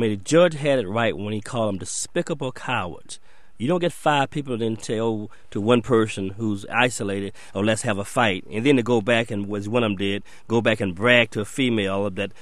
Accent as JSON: {"language": "English", "region": "Alabama", "country": "United States", "tie": "born or raised there", "said": "I grew up in Alabama, and the thing that strikes me here is these are not people of my generation."}